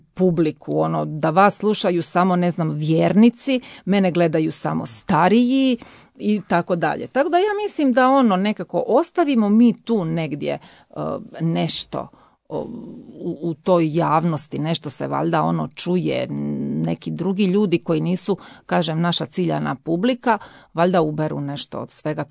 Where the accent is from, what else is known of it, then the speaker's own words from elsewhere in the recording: Imotski, Split-Dalmatia County, Croatia; Ja sam konkretno rodom od Imotskog i evo, ispričat ću vam konkretan primjer.